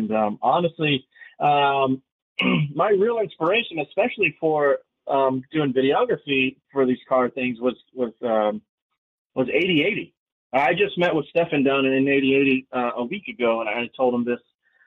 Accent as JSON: {"language": "English", "region": "South Carolina", "country": "United States", "tie": "born or raised there", "said": "So growing up in South Carolina, of course, in the southeast of the United States, football is king, and we love our college football."}